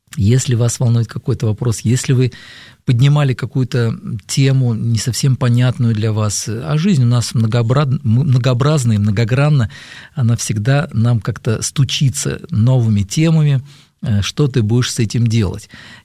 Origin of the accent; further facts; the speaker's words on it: Moscow, Russia; я москвич, ну, так сказать, родился здесь, в Москве